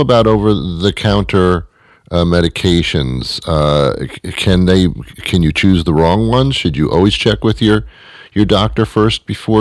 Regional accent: Teaneck, New Jersey, United States; now in Massachusetts, United States; Oh, I'm from Teaneck. I was born and raised in Teaneck. I don't know what I'm doing in Massachusetts, but that's something else.

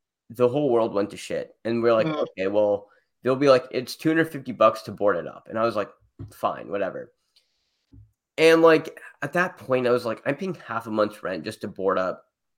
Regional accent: California, United States; also born or lived in Arizona; Because I'm from the Bay Area.

